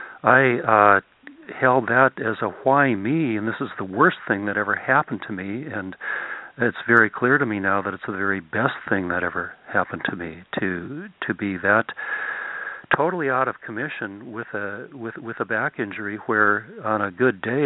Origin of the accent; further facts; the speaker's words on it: North Dakota, United States; I grew up in North Dakota, northern part of North Dakota, actually